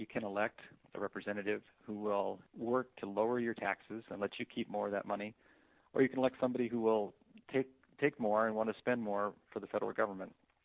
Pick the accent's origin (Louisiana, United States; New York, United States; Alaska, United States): Alaska, United States; Anchorage; I was raised in Alaska.